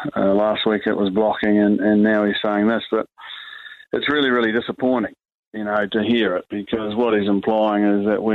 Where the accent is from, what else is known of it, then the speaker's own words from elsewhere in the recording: New Zealand; And as a New Zealander, I'd expect him to know the New Zealand psyche